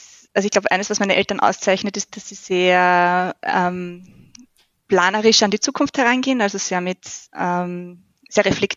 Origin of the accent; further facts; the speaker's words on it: St. Pölten, Lower Austria, Austria; St. Pölten in meinem Büro im schönen Österreich. Für alle, die nicht so genau wissen, wo St. Pölten liegt, 40 Kilometer westlich von Wien und die Landeshauptstadt von Niederösterreich und mein Heimatort seit ein paar Jahren. Okay. Eigentlich schon seit immer.